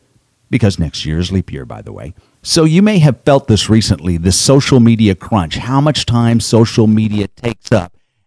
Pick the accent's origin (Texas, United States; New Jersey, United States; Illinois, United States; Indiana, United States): Texas, United States; I grew up in the Texas school systems, okay? And paddling was just the way it was.